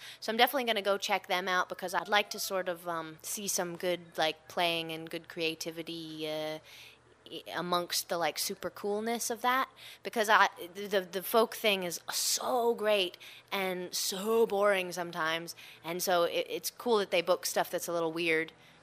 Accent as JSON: {"language": "English", "town": "Charlottesville", "region": "Virginia", "country": "United States", "said": "I'm from Charlottesville, Virginia."}